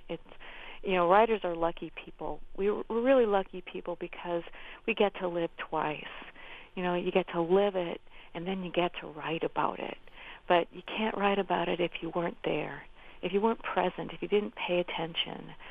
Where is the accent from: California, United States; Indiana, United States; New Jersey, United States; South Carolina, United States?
Indiana, United States; good happened to my writing when I gave myself permission to sound like a Hoosier. You know, I mean, I'm from Indiana, and I'm never going to sound like someone from the island of Manhattan, which is cool.